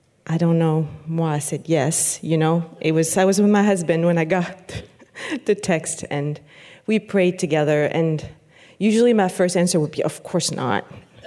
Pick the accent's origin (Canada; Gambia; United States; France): France; I'm from France originally. I grew up there.